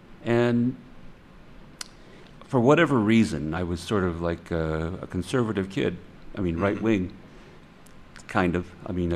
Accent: Chicago, Illinois, United States; born there; Well, I was born in Chicago in 1947.

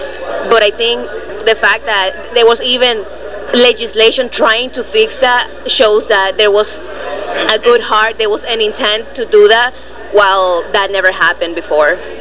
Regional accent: Nicaragua; now in Miami, United States; I am from Nicaragua, but I live in Miami, and I go to Florida International University.

